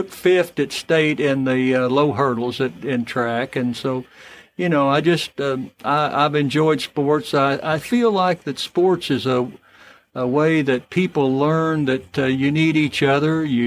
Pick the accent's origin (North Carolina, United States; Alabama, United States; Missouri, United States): Missouri, United States; I was born and raised right here in Shannon County. Went to school at Montier School, which is right there between Mountain View and Birch Tree, and had 8 grades in one room.